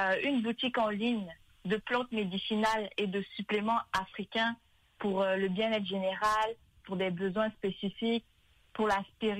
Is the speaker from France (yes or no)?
no; Côte d’Ivoire; now in Canada; En fait, je suis originaire de Côte d'Ivoire. Et puis, ça fait une dizaine d'années que je vis au Québec. Okay. Donc, j'ai fait mes études ici universitaires.